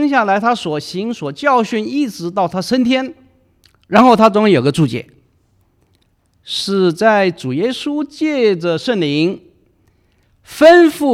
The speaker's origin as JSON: {"language": "Chinese", "region": "Guangdong", "country": "China", "said": "我是广东人，不吃辣的"}